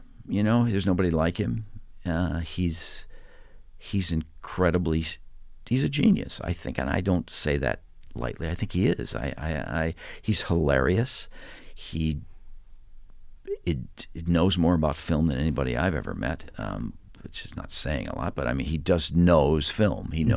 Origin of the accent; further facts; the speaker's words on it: DeKalb, Illinois, United States; I came from DeKalb, Illinois, which is a farm town 60 miles west of Chicago. A fabulous place to grow up, wonderful place. I'm an only child.